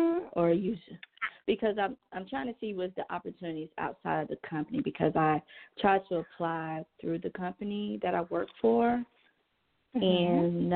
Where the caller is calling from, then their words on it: Georgia, United States; I'm calling from Georgia.